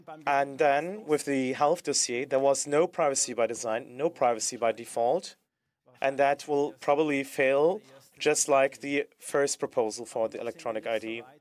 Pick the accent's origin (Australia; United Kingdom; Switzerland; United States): Switzerland; Lucerne; We're going now to my hometown, to Luzerne